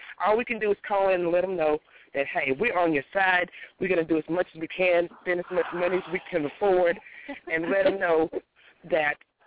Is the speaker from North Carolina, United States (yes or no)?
yes; Charlotte, North Carolina, United States; I'm from the Charlotte area in North Carolina.